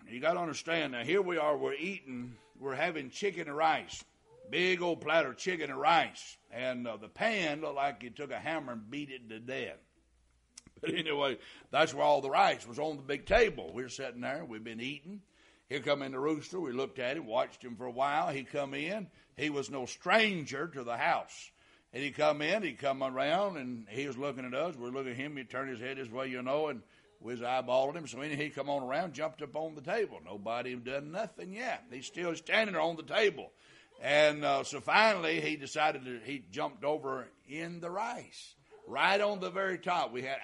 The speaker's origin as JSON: {"language": "English", "town": "Walhalla", "region": "South Carolina", "country": "United States", "tie": "born or raised there", "said": "And when I was raised in Walhalla, South Carolina"}